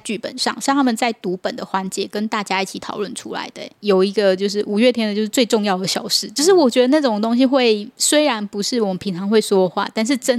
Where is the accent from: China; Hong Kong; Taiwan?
Taiwan; 就是我们台湾人到底是怎么，现在到底是怎么去开放的谈政党跟政治立场这件事情。